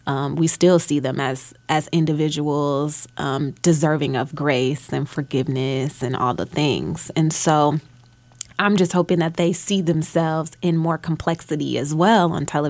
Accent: Calumet, United States; When I was growing up in Calumet, my mother got robbed one night

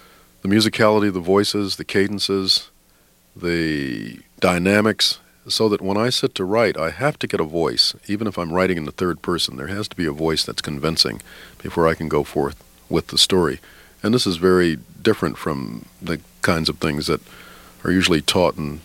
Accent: Mississippi, United States; It's because I grew up in Mississippi listening to natural storytelling

